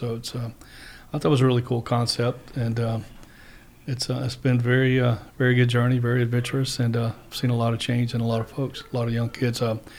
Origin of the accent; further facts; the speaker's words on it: East Point, Georgia, United States; I grew up in East Point. I've been riding motorcycles since I was about 6 years old. I moved to Carroll County around 80, 81. So I've been around this area quite a while.